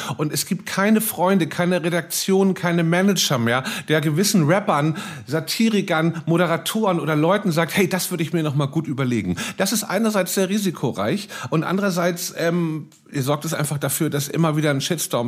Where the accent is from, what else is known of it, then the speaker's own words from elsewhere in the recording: Hamburg, Germany; Ich bin Hamburger